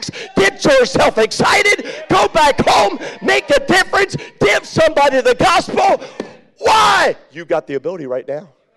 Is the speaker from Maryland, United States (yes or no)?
yes; Maryland, United States; I grew up in the Maryland area, and so he lived right across our field.